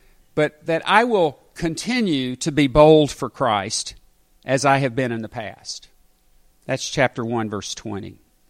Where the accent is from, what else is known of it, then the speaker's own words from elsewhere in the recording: the South, United States; I grew up in the South, and in the time when I was growing up in the South, you didn't have mixed congregations.